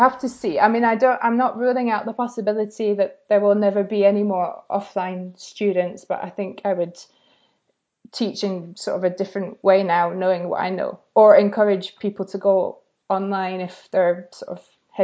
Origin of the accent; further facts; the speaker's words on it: United Kingdom; moved away as an adult; now in France; So I'm British, but I've lived in France since I finished my studies.